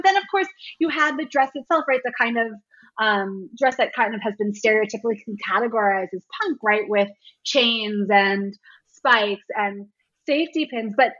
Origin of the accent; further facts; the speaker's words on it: Washington, District of Columbia, United States; I was a little too young for the hardcore scene here in DC. I grew up more on … you know